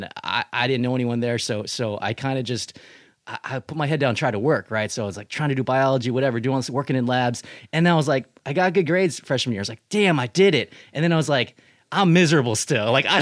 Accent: Riverside, California, United States; So I grew up in Riverside, California, mm-hmm. and I went to a bunch of massive public schools.

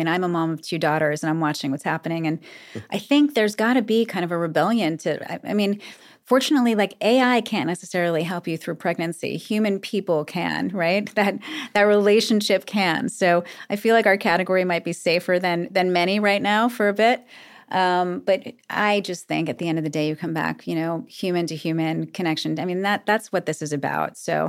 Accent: New York, United States; And so I've always had that grit, both from being a New Yorker, but also having parents in the industry.

